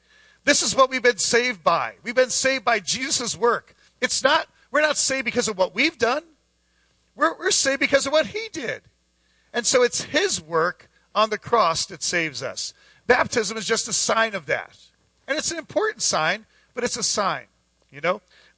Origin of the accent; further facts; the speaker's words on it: Pennsylvania, United States; And so I said, I'm a pastor from Pennsylvania.